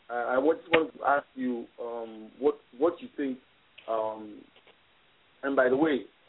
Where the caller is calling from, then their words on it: Philadelphia, Pennsylvania, United States; I'm calling from Philadelphia.